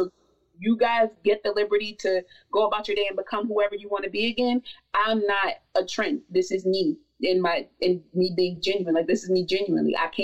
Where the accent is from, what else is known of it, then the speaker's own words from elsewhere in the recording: Baltimore, Maryland, United States; And I'm from Baltimore, Maryland.